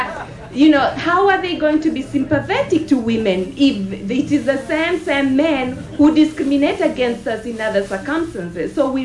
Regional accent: Kenya; now in New York, United States; I'm from Kenya and I live here in New York.

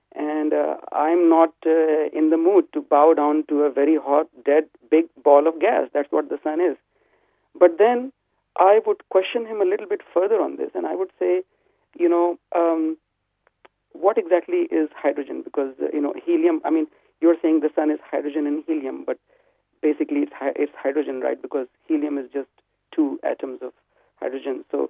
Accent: Varanasi, Uttar Pradesh, India; If you come to my hometown in the city of Varanasi, India, you would see at the crack of dawn, you would see many people, especially the sadhus, the holy men and women of India.

